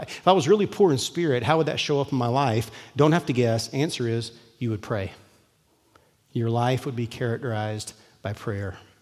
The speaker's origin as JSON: {"language": "English", "country": "United States", "tie": "born or raised there", "said": "I didn't grow up Catholic, Episcopalian, or any liturgical religious community, but I grew up in America"}